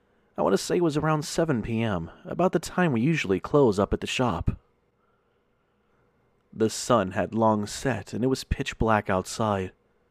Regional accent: California, United States; now in Tennessee, United States; And yes, I'm a California transplant. I'm not originally from Tennessee.

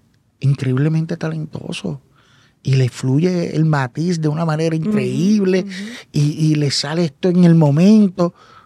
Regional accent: Isabela, Puerto Rico; Suelo bajar los finales porque en mi pueblo, en Isabela, hablamos alto y bajamos. ¿Dónde tú eres? Pues yo soy Isabela.

